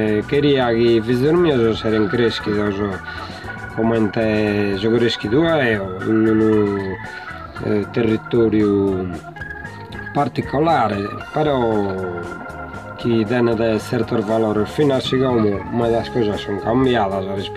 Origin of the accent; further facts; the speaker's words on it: Sardinia, Italy; sono sardo